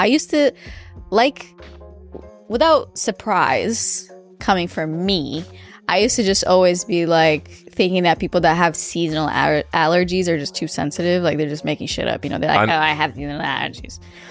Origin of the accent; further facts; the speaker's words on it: Romania; Just moving, like, in growing up in Romania.